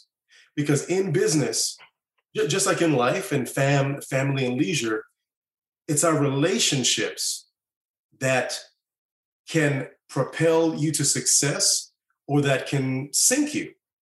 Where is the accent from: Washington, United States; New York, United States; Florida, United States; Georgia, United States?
Florida, United States; Orlando; now in Los Angeles, United States; here in Los Angeles, and later one in my hometown of Orlando, Florida.